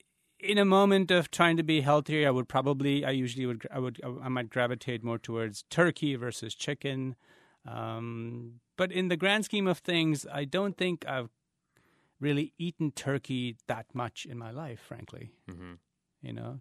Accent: India; now in United States; I'm a first-generation immigrant, and I came from India

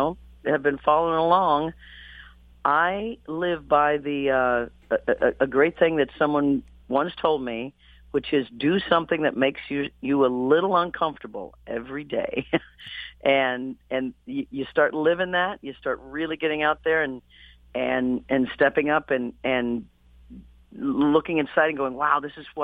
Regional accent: Midwest, United States; But I grew up in the Midwest, and I grew up in the 60s and 70s.

